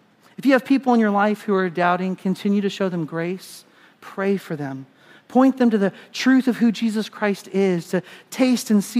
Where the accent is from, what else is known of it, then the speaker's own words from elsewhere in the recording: Kenya; As I grew up in Kenya, I got the privilege of being a part of Boy Scouts of America.